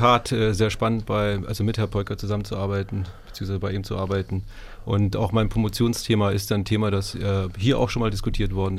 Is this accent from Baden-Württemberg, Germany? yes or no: yes; Ulm, Baden-Württemberg, Germany; born there; also born or lived in Heidelberg; Heidelberg, ich würde mich als Heidelberger bezeichnen. Bin in Ulm geboren, habe jetzt auch nicht mehr viel mit Ulm zu tun, außer dass ich hin und wieder meine Eltern besuche.